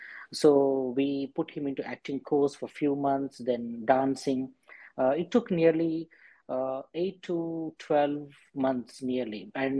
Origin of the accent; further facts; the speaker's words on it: India; English is a second language; Because, see, because being an Indian, I know the taste how the Indians think